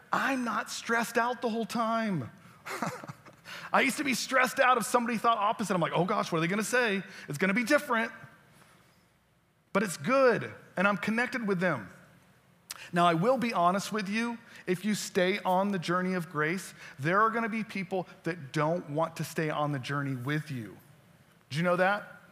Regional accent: Florida, United States; Florida cowboy. I'm from Florida.

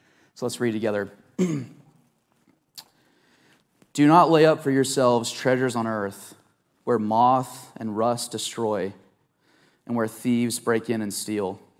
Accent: Tennessee, United States; I'm a huge fan of my home state of Tennessee, and so we actually have great weather in Tennessee

